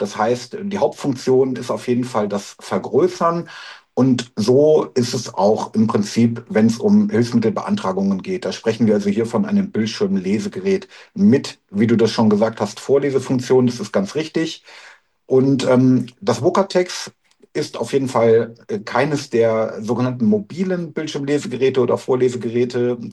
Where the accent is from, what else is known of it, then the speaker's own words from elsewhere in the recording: Cologne, North Rhine-Westphalia, Germany; Ansonsten bin eine Kölsche Jung